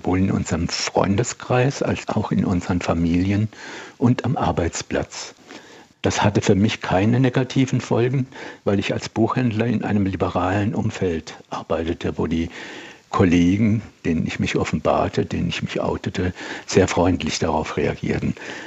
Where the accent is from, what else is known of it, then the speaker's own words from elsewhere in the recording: Heidelberg, Baden-Württemberg, Germany; now in Berlin, Germany; Also das war in meiner Jugend in der Nähe von Heidelberg immer noch nach wie vor der Fall.